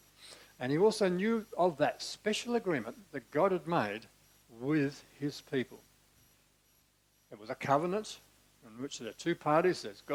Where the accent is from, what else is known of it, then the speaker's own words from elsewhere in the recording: Australia; I was going to challenge what for us as rugged Aussie independent peoples is our strong I.